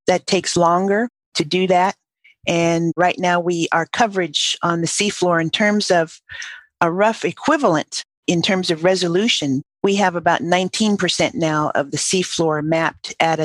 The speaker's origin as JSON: {"language": "English", "region": "Hawaii", "country": "United States", "tie": "born or raised there", "said": "So I grew up in the Hawaiian Islands, so I always start there."}